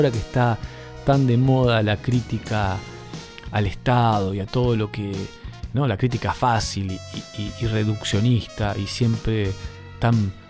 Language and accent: Spanish; La Plata, Buenos Aires Province, Argentina; Yo en ese momento vivía en La Plata, yo soy platense.